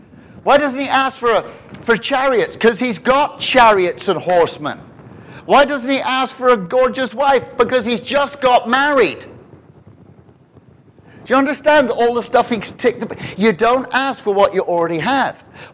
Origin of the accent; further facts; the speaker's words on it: Canada; money in my drawer. So I'm Canadian.